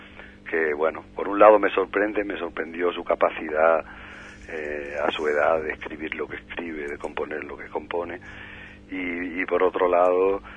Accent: Extremadura, Spain; Y siempre ha estado en los escenarios en Extremadura, que montábamos el cuartel en mi tierra porque teníamos por allí mucho más trabajo.

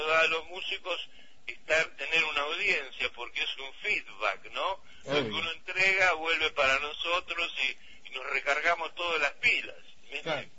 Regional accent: Buenos Aires, Argentina; now in La Plata, Argentina; Yo soy porteño, de Capital Federal, pero no viviría ahí jamás.

